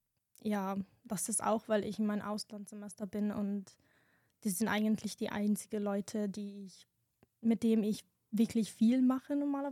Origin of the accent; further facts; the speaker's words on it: Italy; German is a second language; moved away as an adult; now in Germany; Ich bin 22 Jahre alt und ich komme aus Italien. Ich bin gerade in meinem Erasmus-Semester